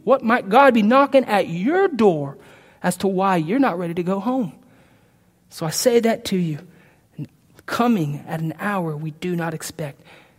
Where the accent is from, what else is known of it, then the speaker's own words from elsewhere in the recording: United States; If you, like me, know that as an American, we are rich, we're prosperous